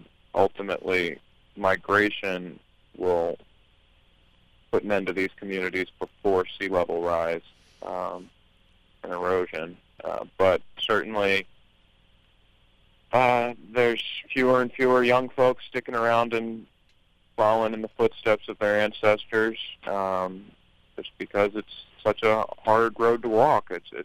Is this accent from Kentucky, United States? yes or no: no; Chestertown, Maryland, United States; people getting priced out of homes the way they are in my hometown of Chestertown or in many small communities, say Rock Hall or, you know, St. Michael's in Oxford. My family's all from Oxford